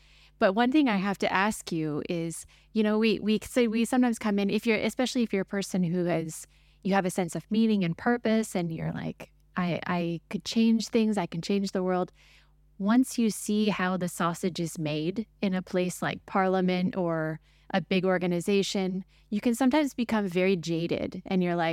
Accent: United States; now in Singapore; as an American, although I've been in Singapore for 12 years and I'm a PR and everything, I still hold a U.S. passport

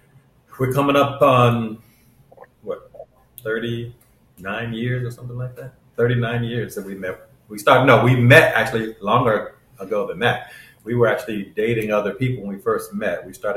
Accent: Washington, District of Columbia, United States; Then, so I'm originally from Washington, D.C.

